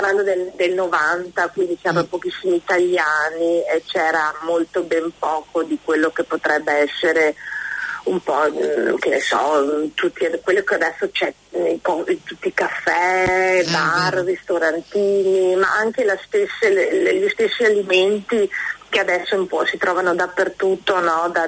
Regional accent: Veneto, Italy; now in New Zealand; io sono veneta.

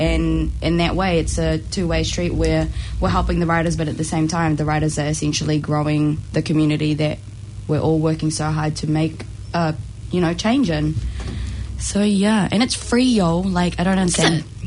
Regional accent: Philippines; I'm a Filipino and I'm never late.

